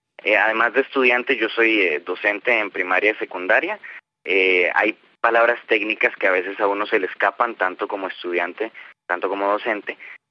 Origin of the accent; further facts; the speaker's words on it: Costa Rica; aunque soy nativo de Costa Rica, donde se habla el español